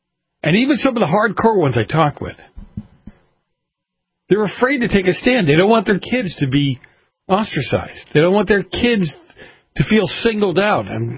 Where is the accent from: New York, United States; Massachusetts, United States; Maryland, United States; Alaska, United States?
Massachusetts, United States; I think it was Ken from Massachusetts, my hometown. I mean, amazed at what that place has turned into.